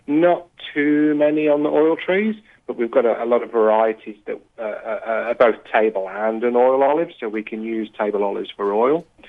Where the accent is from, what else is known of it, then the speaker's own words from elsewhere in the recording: England, United Kingdom; now in Australia; Obviously, we're both English and we haven't come from a farming background